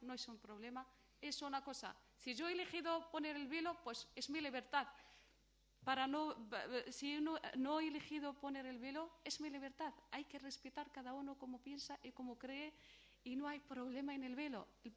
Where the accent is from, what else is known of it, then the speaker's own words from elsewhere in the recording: Morocco; now in Spain; yo soy de Marruecos, tengo aquí más de 15 años, pero sé la cultura española